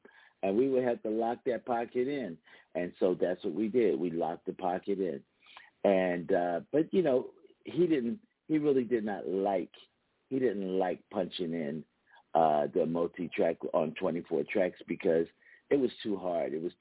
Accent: Philadelphia, Pennsylvania, United States; and I am from Philadelphia

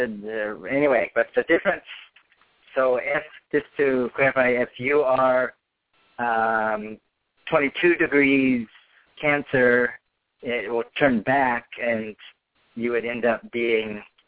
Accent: Eugene, Oregon, United States; I grew up in Eugene, Oregon, where we had a coast house where I actually used to go to a Taoist church.

